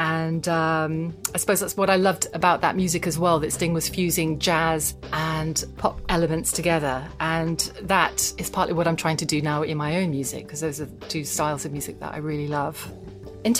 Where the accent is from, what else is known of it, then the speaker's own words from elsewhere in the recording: Slough, South East England, United Kingdom; now in London, United Kingdom; I'm a pianist, composer, and arranger. And I live in North London, but I'm originally from Slough, and I'm the child of Indian immigrant parents.